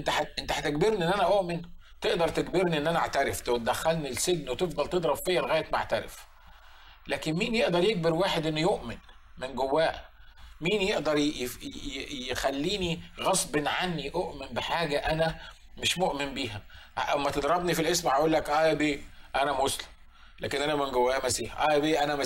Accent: Egypt; النهاردة عندنا في مصر وفي البلاد العربية كلها

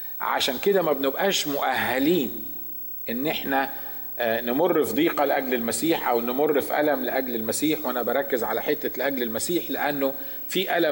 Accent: Egypt; عندنا في مصر بنسميهم

